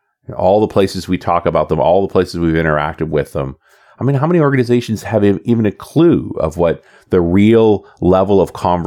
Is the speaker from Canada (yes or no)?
yes; Canada; because I'm a Canadian